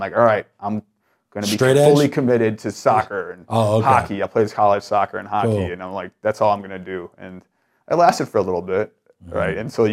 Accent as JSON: {"language": "English", "town": "Chicago", "region": "Illinois", "country": "United States", "tie": "born or raised there", "said": "But, you know, growing up in Chicago, a lot of fights, just a lot of chaos"}